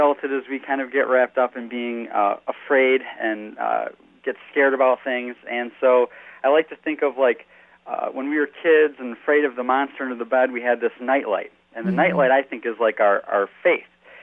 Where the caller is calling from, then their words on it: Madison, Wisconsin, United States; I am calling from Madison, Wisconsin.